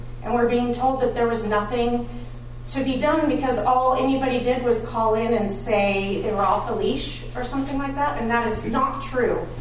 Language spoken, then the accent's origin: English; Tehachapi, California, United States; from Tehachapi.